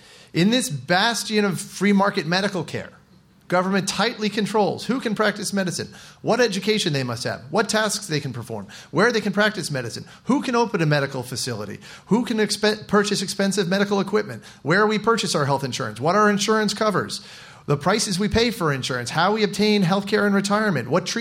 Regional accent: Washington, District of Columbia, United States; because I come from Washington, D.C.

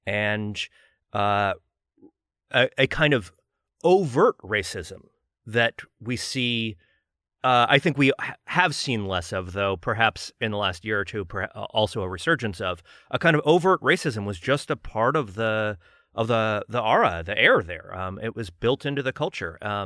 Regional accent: North Carolina, United States; I guess I grew up I was in North Carolina at the time. And my parents told me about Klan cross burnings in our city.

